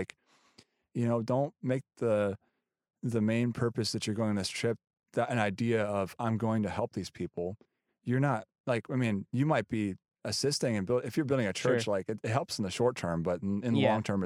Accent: United States; I'm just this American guy that's cool that I'm there because I'm American.

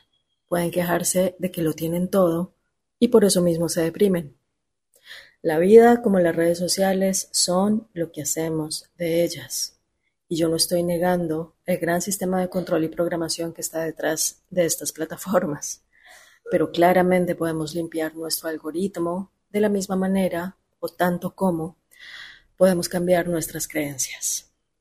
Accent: Colombia; now in Argentina; Yo vivo en Argentina. Yo soy colombiana y vivo en Argentina.

